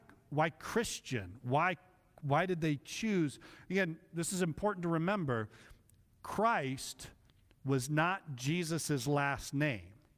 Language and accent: English; Vacaville, California, United States; But I'll tell you, growing up in Vacaville, I think was really, really important for me.